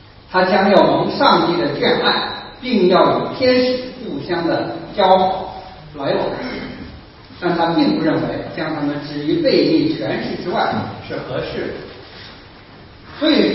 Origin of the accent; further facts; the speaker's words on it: China; 我们中国人呢